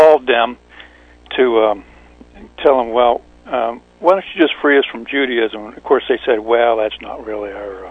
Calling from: West Virginia, United States; Yeah, I'm here in West Virginia.

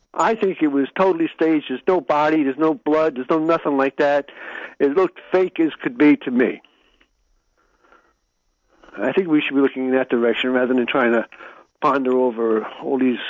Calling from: New Jersey, United States; from New Jersey.

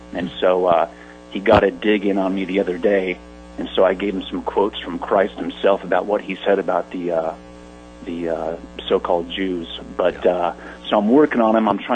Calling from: Idaho, United States; North Idaho.

